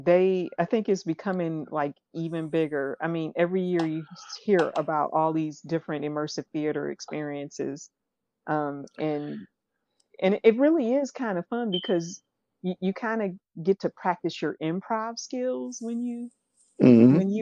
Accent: Euclid, Ohio, United States; So I grew up in Euclid.

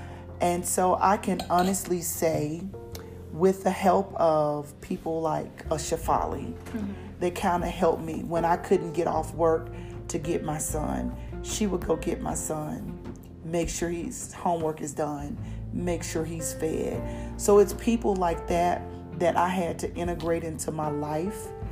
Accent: Arkansas, United States; I'm originally from Arkansas, so I had no family here.

